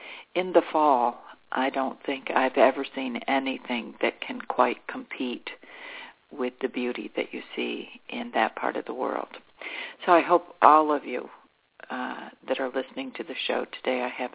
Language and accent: English; Endicott, New York, United States; born there; also born or lived in Ithaca; I think I've mentioned before that I wasn't born in Ithaca, New York. I was born in Endicott, New York, but it's very close by. And I lived a good deal of my life in Ithaca.